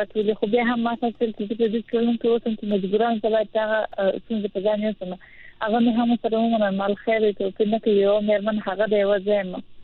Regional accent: Helmand, Afghanistan; زه خپله د هلمند دی یم، اوسېدونکي یم، همدلته اوسېدلې یم او زده کړې مې کړې په دې ټولنه کې رالوې شوې یم.

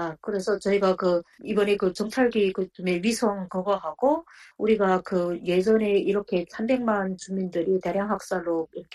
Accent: North Korea; now in United Kingdom; 저희는 부부가 이제 북한에서 왔고 이제 강제북송도 겪었고 그리고 영국에 와서 살고 있다는 거 말씀드렸고

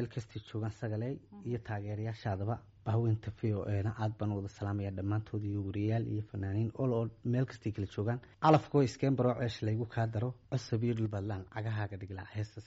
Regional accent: Erigavo, Sanaag, Somalia; also born or lived in Mogadishu; anu muqdishoan ku dhashay waxaan dhashay edifo 84 waxaan ku koray ergaabo

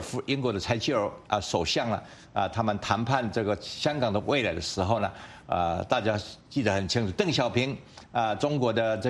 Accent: Taiwan; 我们从台湾来将近的有20-30个这个朋友

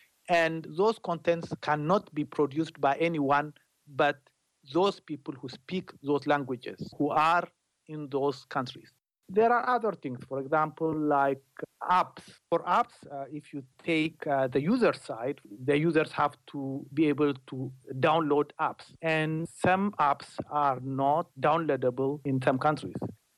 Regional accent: Ethiopia; For example, I am from Ethiopia, and Amharic content wouldn't be eligible

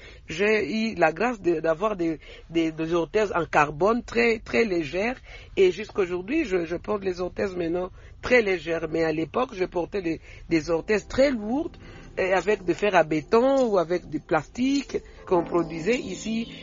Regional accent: Côte d’Ivoire; Si tu me vois que je suis handicapé, je suis ivoirien

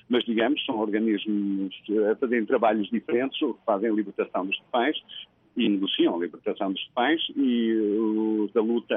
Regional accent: Portugal; é um livro português, eu sou português

